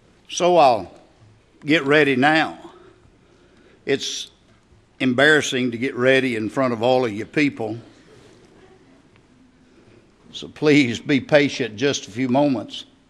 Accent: Texas, United States; As a little boy growing up in East Texas at Hayden Baptist Church

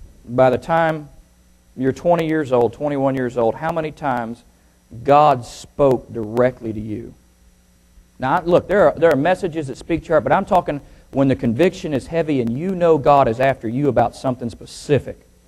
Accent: Waco, Texas, United States; born there; It's good to be here. I was born in Texas. I was born in Waco, Texas. Waco, Texas, just a few yards from Uncle Dave's house.

